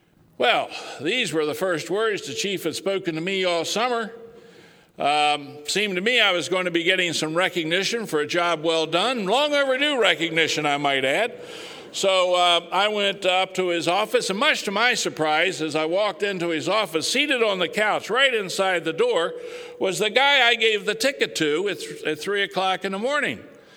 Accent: Hagerstown, Maryland, United States; I did graduate from law school, and I went back to my hometown of Hagerstown to practice law.

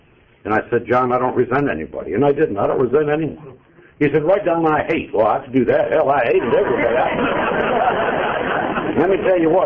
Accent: Cleveland, Ohio, United States; born there; And up there in Ohio, I was born in Cleveland, Ohio, a suburb. I went to a parochial school. That means Catholic.

